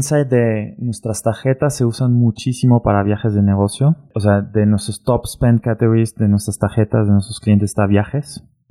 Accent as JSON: {"language": "Spanish", "country": "Germany", "second_language": "Spanish", "said": "Como en mi caso, como alemán, no, o sea, si traes Siemens o BMW o marcas así en tu CV, pues ya la lograste, ¿no?"}